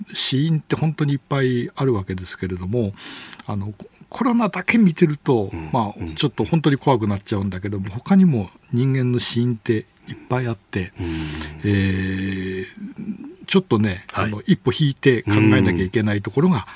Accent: Toyama, Japan; 私も富山出身なんで、

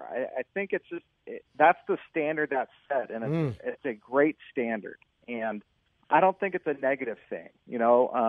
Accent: Cupertino, California, United States; growing up in the Bay Area, I mean, I saw those victories. Those were my formative years growing up in Cupertino

